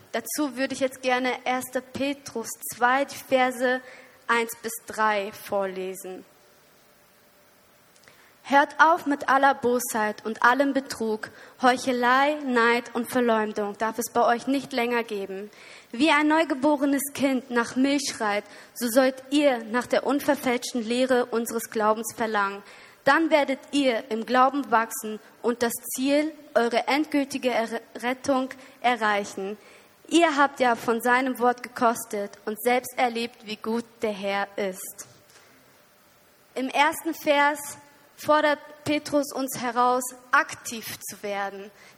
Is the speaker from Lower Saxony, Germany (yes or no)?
yes; Osnabrück, Lower Saxony, Germany; Ich komme aus Osnabrück in Deutschland. Das ist ziemlich weit im Norden. Ich komme aus einer russlanddeutschen Gemeinde, habe also auch eine sehr große Familie.